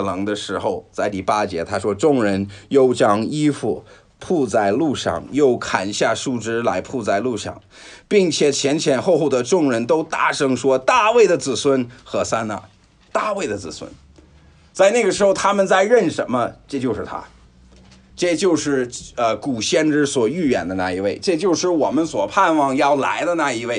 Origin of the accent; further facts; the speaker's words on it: United States; 特别是我们美国人，因为都是混血的